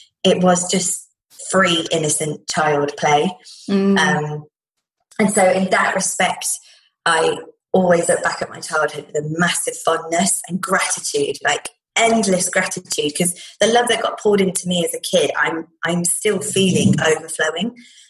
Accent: Midlands, United Kingdom; So I grew up in the Midlands, and I grew up in a very small town, very sweet and quaint.

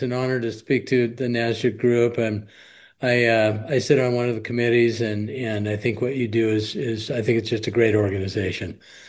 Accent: Portland, Oregon, United States; My hometown is Portland, Oregon.

